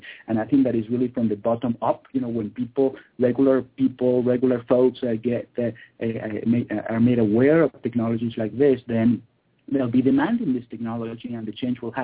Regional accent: Caracas, Capital District, Venezuela; moved away as an adult; also born or lived in Ann Arbor, United States; I'm from Venezuela. I was born, raised, and went to medical school in Caracas, Venezuela, which is where all my family and my wife's family is. And we moved to Michigan, to Ann Arbor, Michigan, where I did my residency. I was there for 7 years.

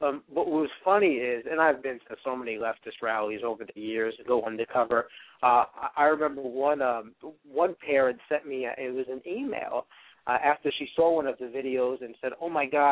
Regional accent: Brooklyn, New York, United States; And I grew up in Brooklyn, New York. So we do things unorthodox.

